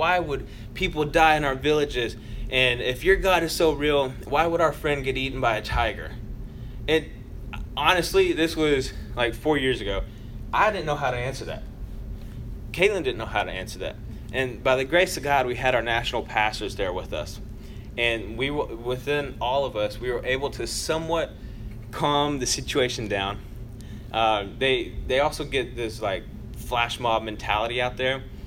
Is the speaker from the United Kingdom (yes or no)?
no; Ecuador; now in United States; I grew up in Ecuador.